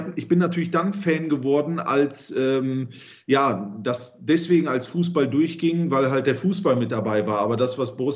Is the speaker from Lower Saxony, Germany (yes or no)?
no; Mönchengladbach, North Rhine-Westphalia, Germany; also born or lived in Düsseldorf; Ich bin zwar in Düsseldorf geboren, habe dort auch, glaube ich, die ersten 7 Jahre meines Lebens verbracht. Dann ging es aber relativ schnell nach Mönchengladbach.